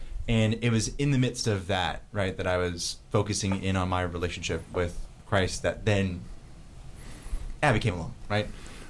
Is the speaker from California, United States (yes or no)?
yes; California, United States; I grew up in California, very secular family.